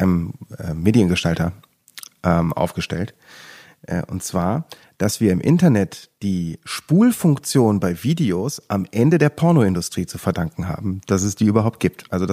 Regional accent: Leverkusen, North Rhine-Westphalia, Germany; Ja, ich komme aus Leverkusen-Opladen.

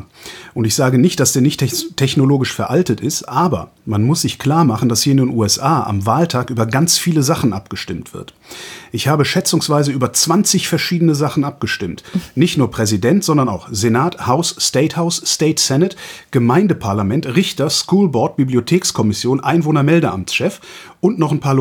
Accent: Germany; Wir sind Deutsche.

